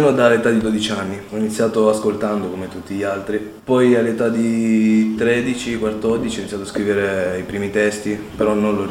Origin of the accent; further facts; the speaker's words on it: Sicily, Italy; perché io sono siciliano